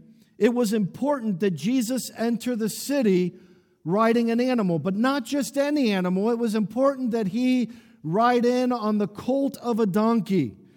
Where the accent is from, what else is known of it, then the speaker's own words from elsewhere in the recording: Dominican Republic; I remember my growing up in the Dominican Republic, my mother would send me to the corner store that was probably about a block and a half from our house.